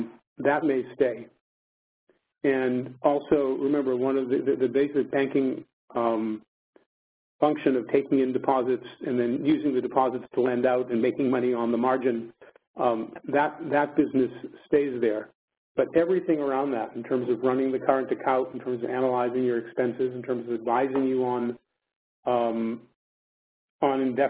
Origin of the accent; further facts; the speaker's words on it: United States; now in London, United Kingdom; though I'm in London, I am an American.